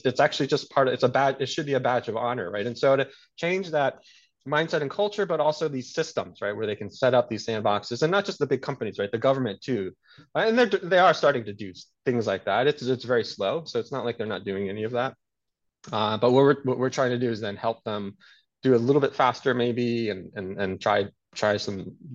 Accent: Texas, United States; I was born here in the States, and I grew up in Texas, right, outside of Dallas, and then I went to school in Austin, right?

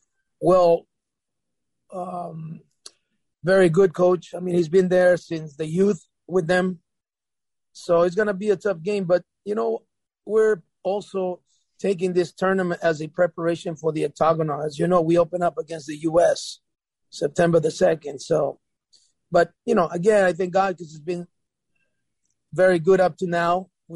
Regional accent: El Salvador; The only advantage I had is that I'm from El Salvador, so I know them very well.

